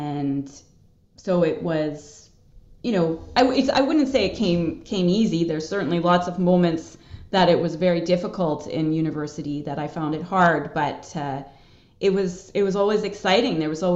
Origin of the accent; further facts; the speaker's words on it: Montreal, Quebec, Canada; also born or lived in Germany / Hamilton; I had done like live in Germany, then moved, you know, I'm originally from Montreal, then I was living in Hamilton